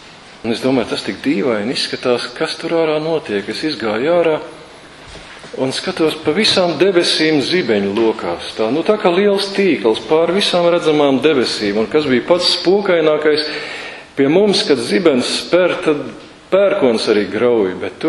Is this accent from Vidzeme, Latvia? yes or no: no; Liepāja, Kurzeme, Latvia; manā dzimtajā pilsētā Liepājā tas arī ir noticis